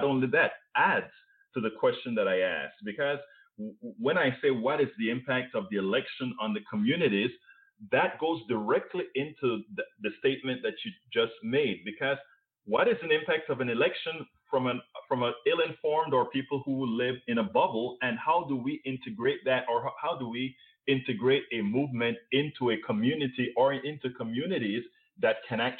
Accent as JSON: {"language": "English", "country": "Panama", "said": "I'm originally from Central America, Panama."}